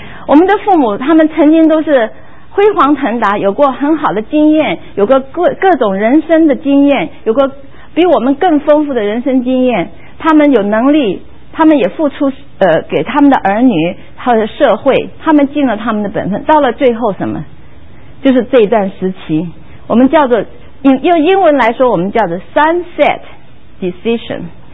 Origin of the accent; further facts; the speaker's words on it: China; 我们中国人很愿意说孝顺